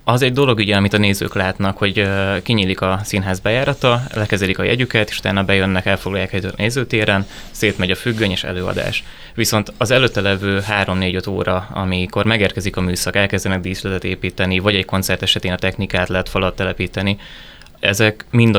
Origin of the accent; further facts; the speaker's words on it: Somogy, Hungary; én somogyi származású vagyok, és szüleimmel már gyerekként nagyon sokat jártunk